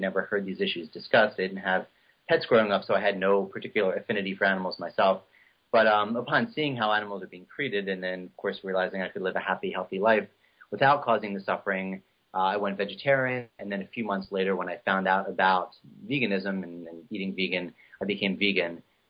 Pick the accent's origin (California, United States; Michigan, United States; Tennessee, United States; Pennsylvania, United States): Pennsylvania, United States; Philadelphia; he was hired by my hometown team, which is the Philadelphia Eagles.